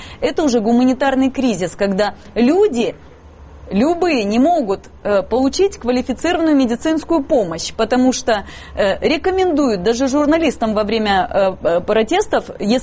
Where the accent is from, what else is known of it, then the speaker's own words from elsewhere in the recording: Zaporizhzhia, Zaporizhzhia Oblast, Ukraine; я сама родом тоже из Запорожья